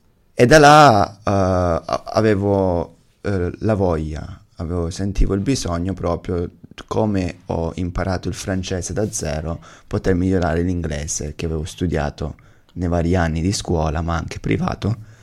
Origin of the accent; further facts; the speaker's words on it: Badolato, Calabria, Italy; moved away as an adult; now in Australia; Da quale parte dell'Italia vengo? Calabria, okay. Un paesino nel mezzo della Calabria, parte ionica, Badolato.